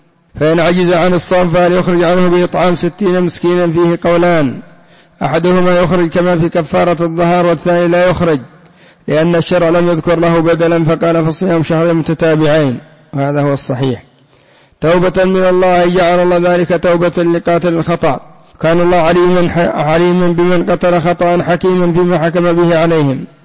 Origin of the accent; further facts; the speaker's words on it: Yemen; مثلا عندنا في اليمن مفروضة 7 مليون ريال يمني